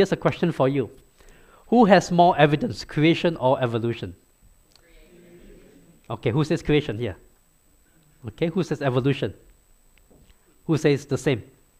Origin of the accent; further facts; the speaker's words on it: Singapore; I grew up in Singapore.